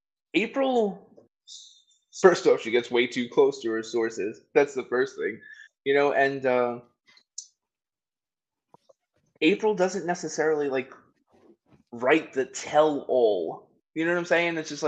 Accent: New York City, New York, United States; And the thing is, like, I grew up in New York City. I've lived my entire life in New York City

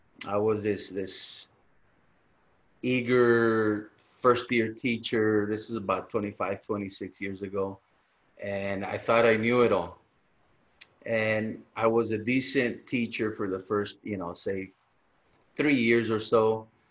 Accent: Texas, United States; I'm from South Texas. You can't get any further than where I'm at. We're about maybe 20 minutes from the border.

